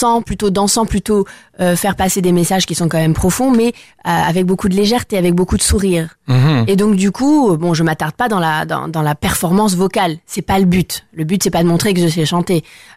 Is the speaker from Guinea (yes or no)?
no; France; C'est là où je suis née, c'est là où j'ai grandi. Je suis française de culture.